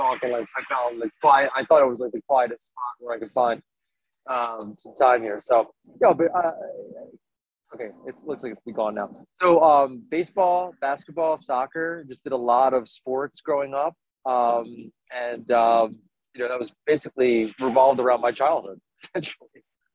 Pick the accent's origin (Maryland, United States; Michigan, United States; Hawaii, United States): Maryland, United States; now in Annapolis, United States; Yes, I'm originally from Maryland, born and raised actually. Grew up in Harford County, was actually working in Baltimore for quite a while, and now I find myself in Annapolis, Maryland.